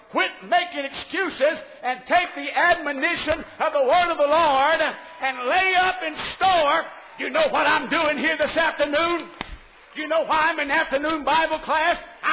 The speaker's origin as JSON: {"language": "English", "country": "United States", "said": "So the people that are born in the good old USA, and thank God I'm an American, and I'm proud of it"}